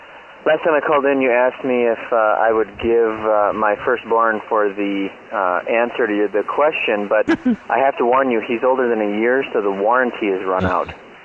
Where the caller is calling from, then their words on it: Decatur, Illinois, United States; Gentlemen … from Decatur, Illinois. Long-time listener, second-time caller.